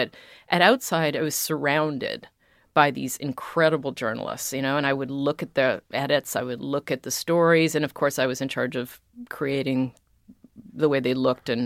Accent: Canada; I was in the United States, but I'm Canadian and I didn't have a visa.

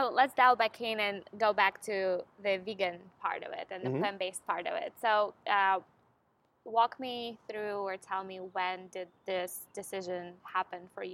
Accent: Ukraine; English is a second language; I'm from Ukraine, so by religion, I'm Russian Orthodox.

